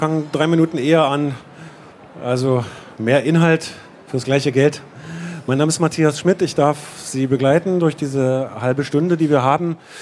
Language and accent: German; Mecklenburg-Vorpommern, Germany; now in Leuna, Germany; Wir sind im selben Jahrgang geboren, wir stammen beide aus Mecklenburg, wir haben beide eine intensive Verbindung nach Leipzig und auch mit Leuna verbindet uns was. Ich lebe nämlich dort